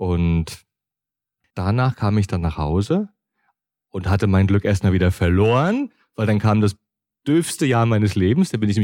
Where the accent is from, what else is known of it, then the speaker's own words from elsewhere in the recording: East Germany, Germany; Naja, ich bin ja Ossi, also sprich aus Ostdeutschland